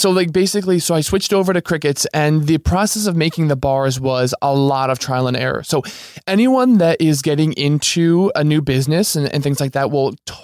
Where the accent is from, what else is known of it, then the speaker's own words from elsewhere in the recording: New Jersey, United States; also born or lived in Manhattan, New York; New Jersey.